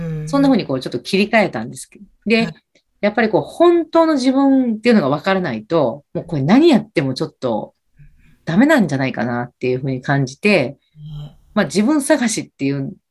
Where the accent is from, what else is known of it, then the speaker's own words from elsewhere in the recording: Kansai, Japan; もともと私関西の出身なので